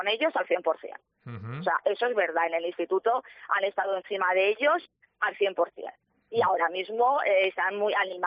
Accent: Paiporta, Valencian Community, Spain; Sí, nosotros somos de Paiporta.

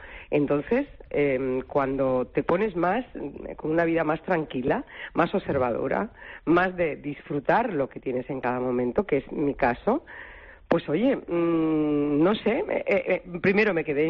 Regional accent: Extremadura, Spain; also born or lived in Catalonia / Madrid; Empecé en mi tierra, en Extremadura, después me fui a Cataluña, allí hice 12 años de radio, y luego me fui a Madrid

